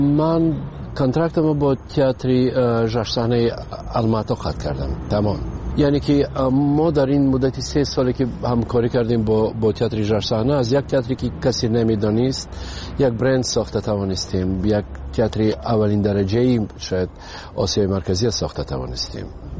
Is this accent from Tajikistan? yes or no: yes; Tajikistan; پیش از همه تاجیکستان وطن است، بله این خانه ای من است و مادرم اینجاست، فرزندام اینجاست.